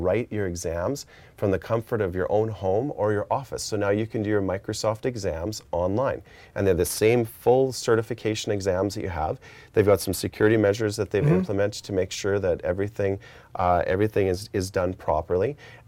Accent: Western Canada, Canada; So I grew up in Western Canada. And so there wasn't a testing center that was actually in my hometown.

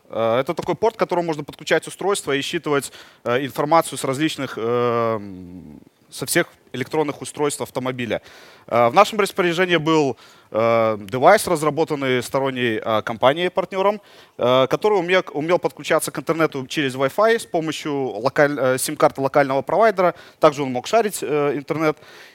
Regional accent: Minsk, Belarus; Я MVP из Минска.

